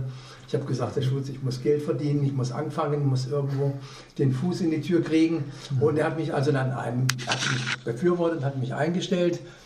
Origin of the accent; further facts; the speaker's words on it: East Germany, Germany; moved away as an adult; Ich bin 1958 aus der DDR in die Bundesrepublik gekommen.